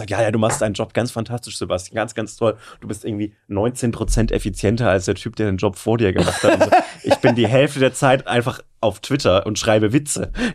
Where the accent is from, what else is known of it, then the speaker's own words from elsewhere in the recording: Germany; accent: German; mit meinem breiten deutschen Akzent und die mit ihren jeweiligen Regionaldialekten zu hören